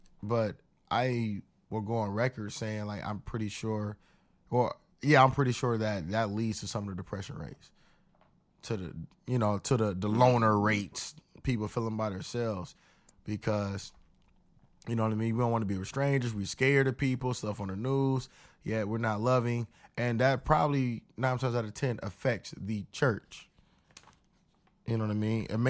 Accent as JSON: {"language": "English", "country": "United States", "said": "I'm just speaking for myself, and I'm an American."}